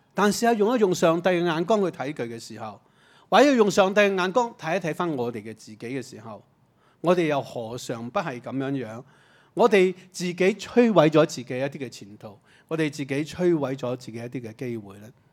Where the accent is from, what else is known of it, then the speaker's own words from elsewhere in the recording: China; 作为我们中国人，我们有一个成长的